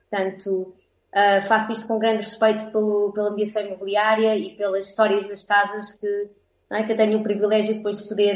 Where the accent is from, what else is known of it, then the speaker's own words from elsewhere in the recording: Lisbon, Portugal; now in Algarve, Portugal; vivo no Algarve. Eu sou de Lisboa, estou na medicina imobiliária desde 2003